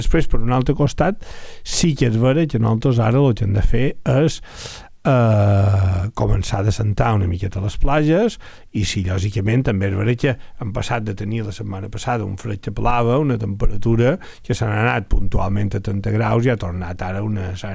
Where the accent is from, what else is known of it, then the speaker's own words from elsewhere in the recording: Pollença, Balearic Islands, Spain; jo no som de Palma, però un de Palma, quan se'n va aparcar un part de la mà, paia exactament el mateix que jo, que som de Pollens.